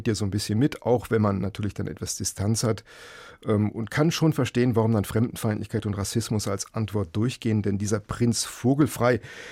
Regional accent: West Germany, Germany; Und als Wessi hat man dann hinterher besser verstanden

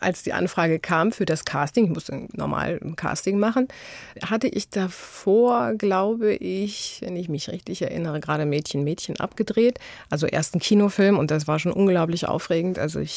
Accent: Habshausen, Germany; Ja, auf jeden Fall. Also ich bin viel draußen gewesen. Ich habe im Regen getanzt. Ich habe Hütten gebaut.

